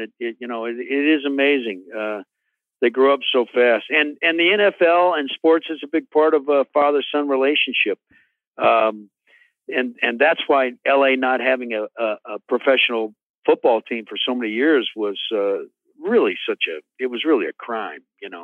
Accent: Atlanta, Georgia, United States; born there; also born or lived in Boston / Dayton / Detroit / Cleveland; now in Los Angeles, United States; I was born in Atlanta, Georgia in 1966. I was at the first game of the Atlanta Falcons, but then we moved to Boston, and then we moved back, and we moved to Dayton, Detroit, and Cleveland.

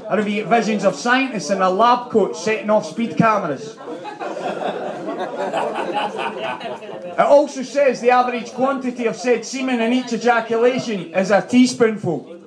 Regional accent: Scotland, United Kingdom; now in London, United Kingdom; I have the misfortune of having to live in London. And being Scottish and living in London

